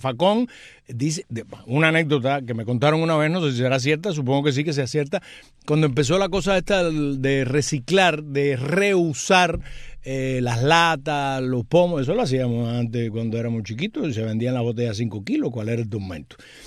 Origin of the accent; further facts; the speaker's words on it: Cuba; Eso somos los cubanos nomás.